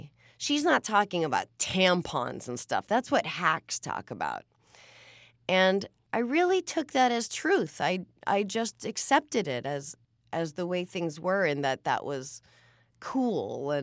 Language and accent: English; New Hampshire, United States; You know, I'm from New Hampshire, so, you know, all the candidates come to New Hampshire